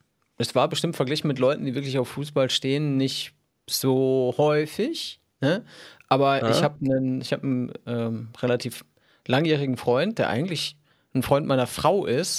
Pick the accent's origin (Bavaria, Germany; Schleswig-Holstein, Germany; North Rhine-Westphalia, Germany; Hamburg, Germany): North Rhine-Westphalia, Germany; Olpe; Ich komme ja aus Olpe, was nicht weit weg ist von Köln.